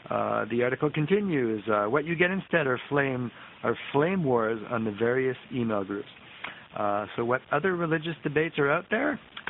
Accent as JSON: {"language": "English", "country": "Canada", "said": "I want you guys to take Canada, of course, because I'm from Canada."}